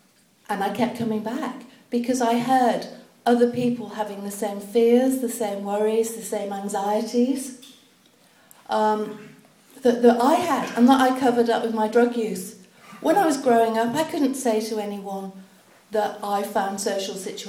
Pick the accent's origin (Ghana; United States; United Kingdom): United Kingdom; Liverpool, North West England; now in London, United Kingdom; I grew up in Liverpool and came to London in 1980 with my husband, my three-month-old son, and I was also pregnant with my second son.